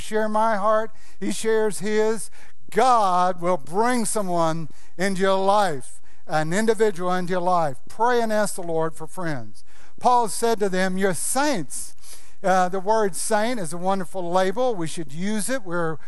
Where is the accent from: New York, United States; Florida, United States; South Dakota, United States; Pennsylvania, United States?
New York, United States; born there; Do you remember, I was born in 1957 in New York